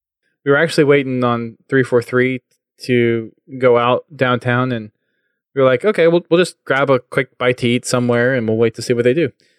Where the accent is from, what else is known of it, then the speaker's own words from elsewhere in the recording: Houston, Texas, United States; So next stop is Houston, my hometown. I'll be leaving on Wednesday so I can spend a little extra time with my family before everything happens.